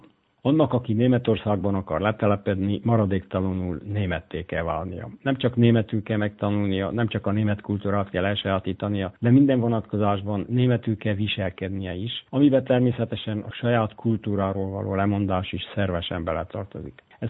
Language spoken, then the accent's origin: Hungarian; Brașov, Brașov County, Romania; Sőt, még gyerekkorom három nemzetiségű Brassójában is.